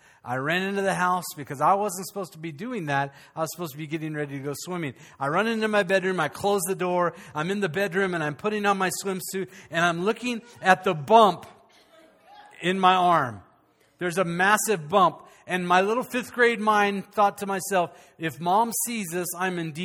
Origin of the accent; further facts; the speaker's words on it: Chula Vista, California, United States; So I was in like fifth grade. Growing up in Chula Vista, California. And I was Evel Knievel of Chula Vista, California.